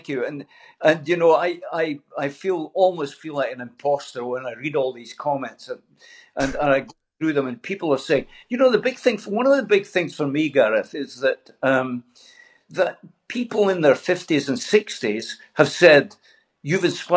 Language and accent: English; Dundee, Scotland, United Kingdom; I'm from Dundee originally